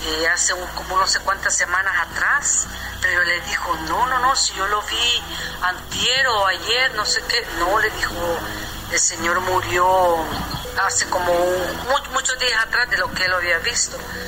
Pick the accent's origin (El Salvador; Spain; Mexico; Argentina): El Salvador; now in Tampa, United States; yo soy originaria de El Salvador.